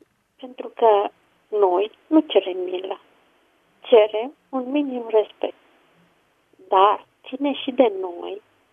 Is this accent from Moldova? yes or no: no; Constanța, Constanța County, Romania; Și sunt din Constanța